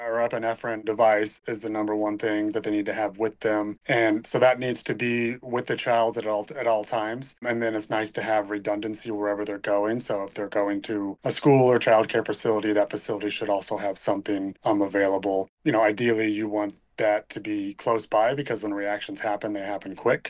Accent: Peoria, Illinois, United States; I'm from Peoria, Illinois. We're right in the heart of Illinois, kind of halfway between Chicago and St. Louis.

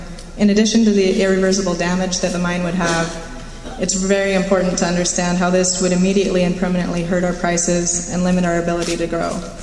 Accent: Dillingham, Alaska, United States; I was born and raised here in Dillingham, and I'm a commercial fisherman

